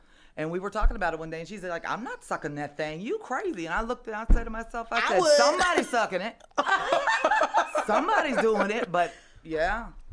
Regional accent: San Diego, California, United States; California.

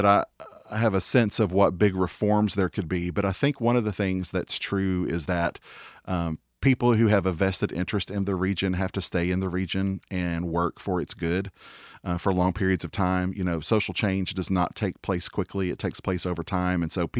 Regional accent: Kentucky, United States; where I grew up in Lawrence County.

